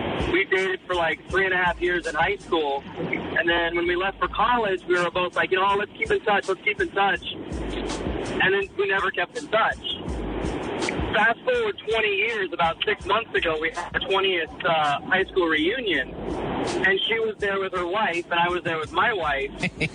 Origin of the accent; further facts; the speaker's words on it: Ohio, United States; now in San Bruno, United States; I live in San Bruno, but we grew up in Ohio.